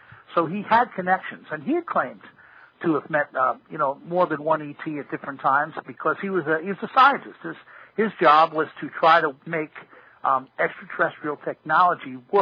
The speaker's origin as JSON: {"language": "English", "region": "New York", "country": "United States", "tie": "born or raised there", "said": "I grew up on Long Island in New York, and, you know, I had a former government scientist living across the street from me."}